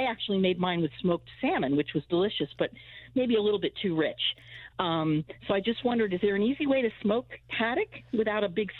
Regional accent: Sicily, Italy; I'm not Scottish. I'm Sicilian, but my husband is Scottish.

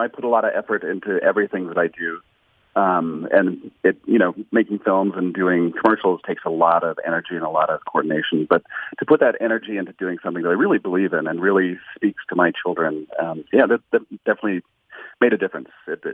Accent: Bemidji, Minnesota, United States; I grew up in Bemidji. My parents were educators.

